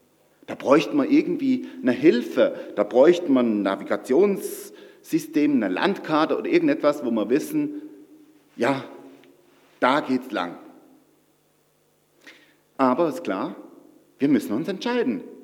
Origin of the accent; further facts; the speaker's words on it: Switzerland; now in Germany; Ich bin ja Schweizer, von daher habe ich kein Wahlrecht hier in Deutschland.